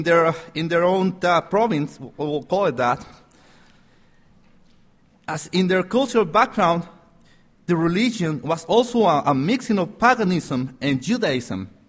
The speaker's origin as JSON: {"language": "English", "region": "Mexico City", "country": "Mexico", "tie": "born or raised there", "also_born_or_lived": "Veracruz", "said": "I grew up in Mexico City till about 15 years old. I always felt like an outsider in Mexico City. Then my parents moved from Mexico City back to their hometown, which was in Veracruz State."}